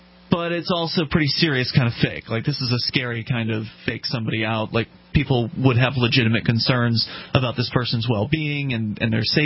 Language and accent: English; Florida, United States; Also, some good news out of nearby where we grew up, Mark, down there in Parrish, Florida. We're from the Sarasota-Bradenton area.